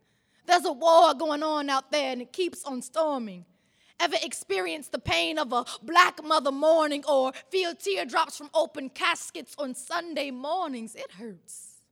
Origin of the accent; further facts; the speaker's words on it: Columbia, South Carolina, United States; from Columbia, South Carolina.